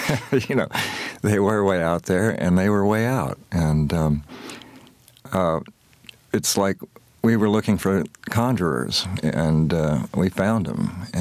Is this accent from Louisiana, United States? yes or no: yes; New Orleans, Louisiana, United States; moved away as an adult; also born or lived in Kentucky; But back home in New Orleans, I grew up in New Orleans, and I went to Kentucky to go to school and stayed because I had good teachers and good friends.